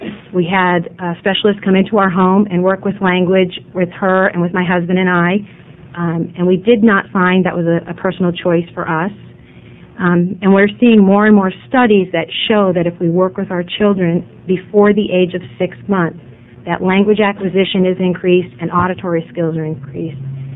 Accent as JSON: {"language": "English", "town": "Salem", "country": "United States", "said": "I'm a parent, an advocate, and a member of the Self-Help for the Hard of Hearing, and I'm from Salem."}